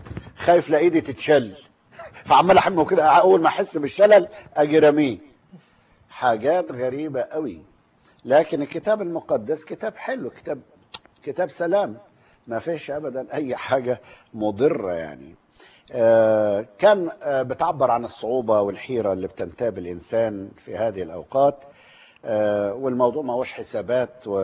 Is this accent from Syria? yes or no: no; Egypt; يمكن بتفهمونا احنا بسهوله عشان احنا مصريين